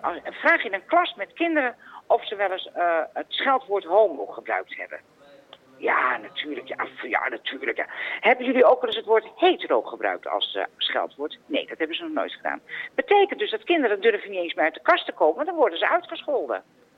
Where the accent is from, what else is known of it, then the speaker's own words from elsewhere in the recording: Amsterdam, North Holland, Netherlands; Ik ben een Amsterdammer